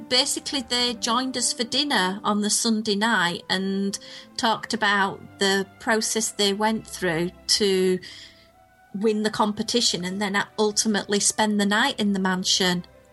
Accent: England, United Kingdom; And I'm from England

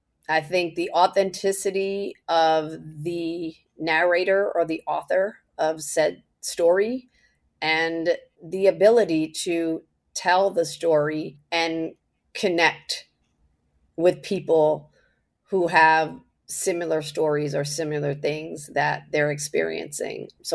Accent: Teaneck, New Jersey, United States; I grew up in Teaneck, New Jersey, and a neighboring town for us was a town called Englewood, New Jersey

